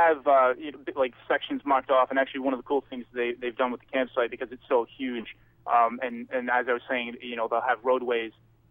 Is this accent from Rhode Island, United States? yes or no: yes; Providence, Rhode Island, United States; Coming, because I'm from Rhode Island, so coming from Providence, basically one of the main hubs on the East Coast is the Newark Airport.